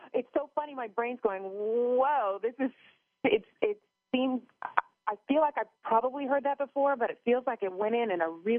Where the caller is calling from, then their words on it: Bronx, New York, United States; I'm calling from New York, from the Bronx.